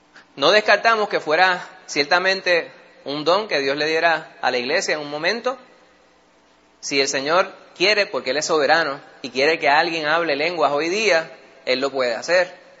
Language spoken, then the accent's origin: Spanish; New York, United States; born there; Nosotros nacimos en Nueva York.